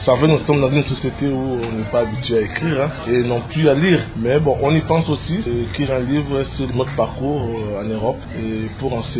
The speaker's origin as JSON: {"language": "French", "country": "DR Congo", "moved": "as an adult", "lives_now": "France", "said": "on s'est de Mbanga. Je suis congolais, marié, père de 3 enfants, vivant en France et espérant un jour gagner le pays."}